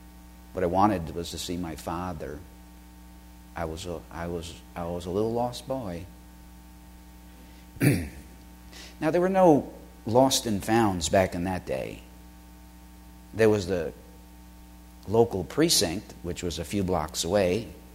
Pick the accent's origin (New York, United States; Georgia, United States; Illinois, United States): New York, United States; Brooklyn; also born or lived in Williamsburg, Brooklyn; just turned 4 years old when my parents moved from Williamsburg, Brooklyn, to Coney Island, Brooklyn. I grew up on the Midway.